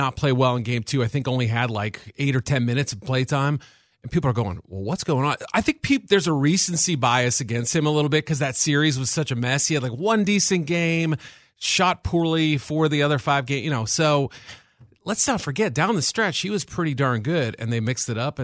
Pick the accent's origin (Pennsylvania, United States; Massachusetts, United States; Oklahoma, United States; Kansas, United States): Massachusetts, United States; Boston; I grew up in Boston, I'm a Celtics fan.